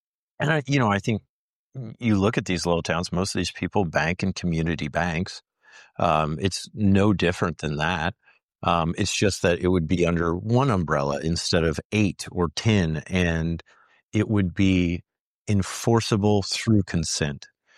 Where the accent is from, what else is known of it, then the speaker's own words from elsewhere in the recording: Kansas, United States; you know, we're both from Western Kansas